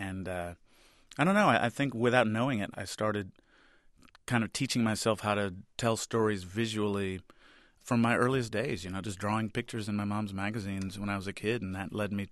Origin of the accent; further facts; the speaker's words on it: Los Angeles, California, United States; You know, when I was growing up, I grew up in Los Angeles and South Central, and you know, we didn't go to movies too often